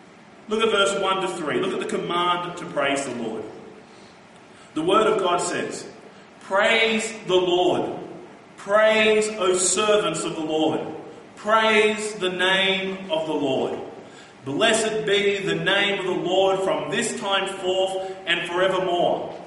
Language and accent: English; Australia; Now, I'm an Aussie. I love my country.